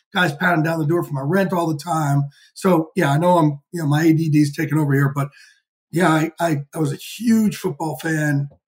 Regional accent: New Jersey, United States; I like to say I grew up outside of New York.

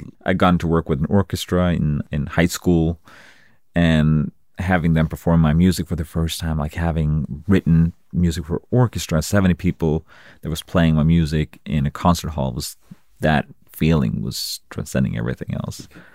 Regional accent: Sweden; like we had … in Sweden, and then we had some other. They were not from my hometown, but we had other like hardcore bands from my town called.

